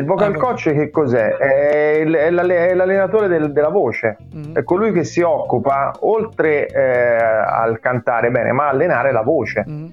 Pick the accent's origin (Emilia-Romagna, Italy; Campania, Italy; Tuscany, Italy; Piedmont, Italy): Campania, Italy; Naples; born there; Sono nato a Napoli e ho sempre avuto passione nel cantare da quando ero piccolino.